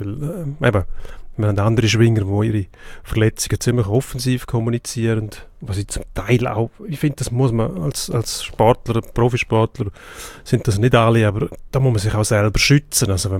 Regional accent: Graubünden, Switzerland; accent: Zurich dialect; now in Zurich, Switzerland; Das ist, wenn schon, aus Graubünden, wo ich mich mittlerweile als Zürcher fühle, das hört man ja auch, Zürich-Dialekt.

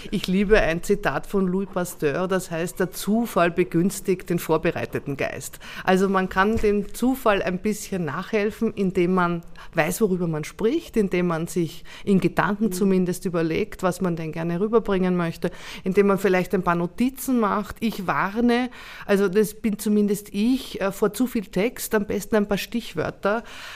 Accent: Mödling, Lower Austria, Austria; born there; Ich bin ja eine gebürtige Mödlingerin

